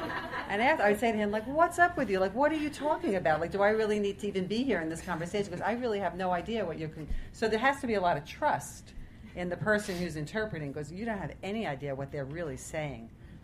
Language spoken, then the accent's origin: English; New York, United States; So I come from New York, and it's like, blah, blah, blah, 3-second pause, it's my turn